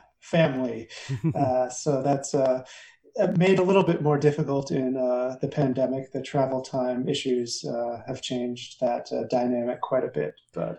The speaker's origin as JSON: {"language": "English", "region": "Wisconsin", "country": "United States", "tie": "born or raised there", "lives_now": "Montana, United States", "said": "I'm originally from Wisconsin and grew up in a small town in the middle of nowhere in rural Wisconsin. And so a Midwestern, Northern boy at heart, but after a few stops in various places in the country, I made my way to Montana."}